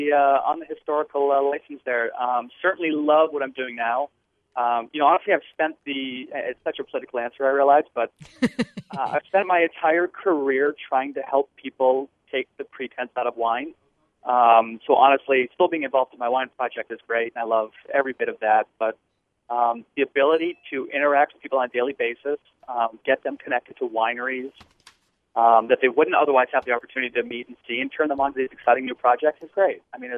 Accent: Northeast, United States; Family growing up in the Northeast owned a beverage marketing company.

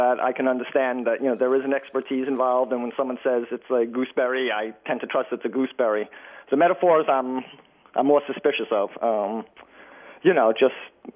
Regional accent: Brooklyn, New York, United States; And, you know, I'm from Brooklyn. As I say, we spit everything in Brooklyn.

